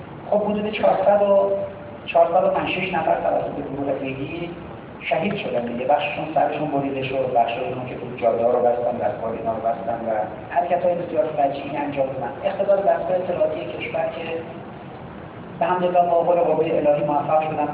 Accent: Tehran, Tehran Province, Iran; born there; من که شناختم هم نوشته شده متولد تهرانم

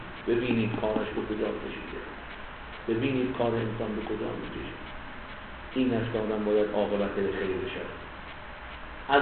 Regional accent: Iran; ما ایرانی هستیم

